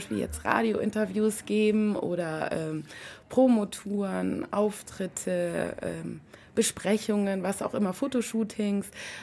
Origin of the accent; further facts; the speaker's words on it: Romania; moved away; Und aber ursprünglich komme ich eigentlich aus Rumänien, dort habe ich auch ein kleines Domizil.